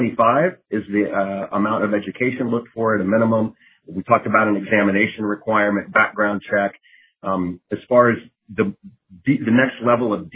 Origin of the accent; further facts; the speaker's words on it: Missouri, United States; and kind of my home state of Missouri.